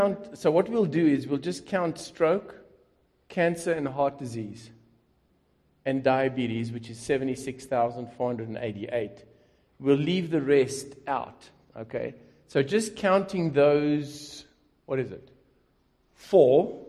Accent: Jacksonville, Florida, United States; Now, I come from Jacksonville.

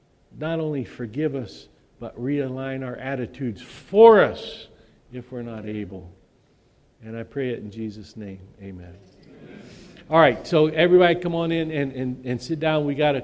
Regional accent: Ohio, United States; And Ohio. That's my home state. I still love it.

